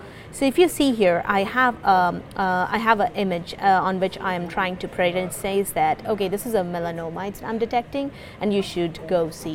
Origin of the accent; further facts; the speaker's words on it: India; English is a second language; I come from India, to take the example of my country.